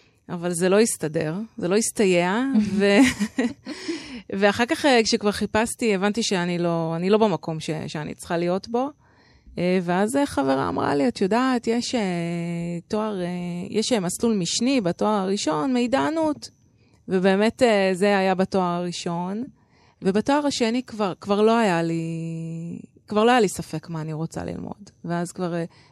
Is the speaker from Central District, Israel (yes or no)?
yes; Rishon LeZion, Central District, Israel; אני נולדתי וגדלתי בראשון לציון